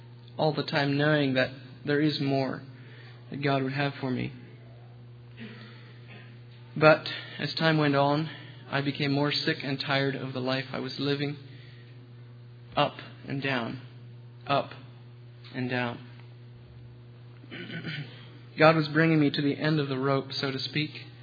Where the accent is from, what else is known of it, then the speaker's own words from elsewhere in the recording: Myerstown, Pennsylvania, United States; I'm from Myerstown, Pennsylvania.